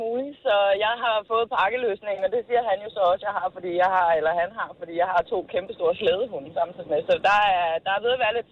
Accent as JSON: {"language": "Danish", "town": "Haslev", "region": "Zealand", "country": "Denmark", "said": "Hej, jeg kommer fra Haslev."}